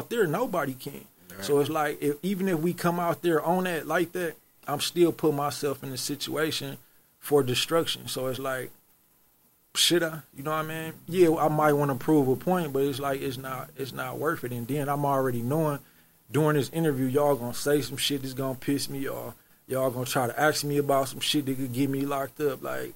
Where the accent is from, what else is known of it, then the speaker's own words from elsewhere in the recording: Milwaukee, Wisconsin, United States; So I'm like, bro, I'm from Milwaukee, bro. You know what I mean? Like, we don't care about none of that out here.